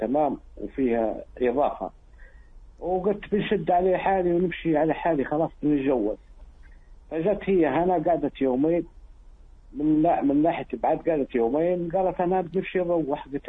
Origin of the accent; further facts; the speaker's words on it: Eastern Libya, Libya; هي جوزتي من منطقة في جنوب ليبيا وأنا في شرق ليبيا، ومتجوزين لنا 30 عام.